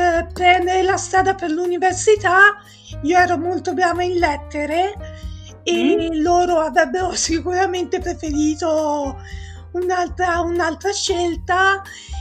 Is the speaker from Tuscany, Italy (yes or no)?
yes; Livorno, Tuscany, Italy; una giovanissima donna di 43 anni, sono livornese, nata e cresciuta a Livorno